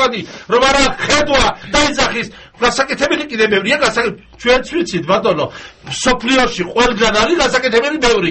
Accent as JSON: {"language": "Georgian", "region": "Tbilisi", "country": "Georgia", "said": "მეც თბილისელი ვარ მეც ქართველი ვარ"}